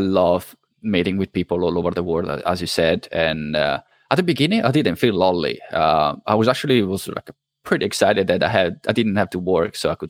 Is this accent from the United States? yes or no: no; Italy; accent: Italian; when I was living in New Zealand, probably 19% of the people thought I was from Ireland or Scotland. My accent was like, I sounded like an Irish or Scottish person.